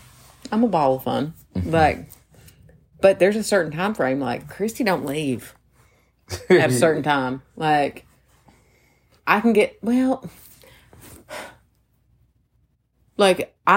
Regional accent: Florida, United States; he's from Maine, I'm from Florida. Like, you can't be any more opposite.

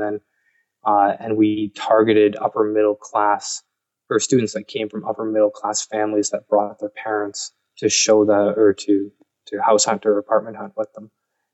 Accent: Canada; I said, "Yeah, I'm Canadian military, though, not U.S."

